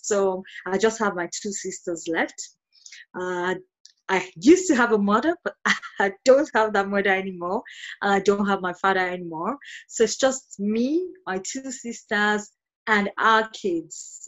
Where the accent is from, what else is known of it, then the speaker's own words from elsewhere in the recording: Nigeria; also born or lived in Asia; now in Paris, France; I am a business growth and a digital marketing strategist. I'm a Nigerian, but I'm based in Paris. But before I came to Paris, I lived in Asia for 10 years.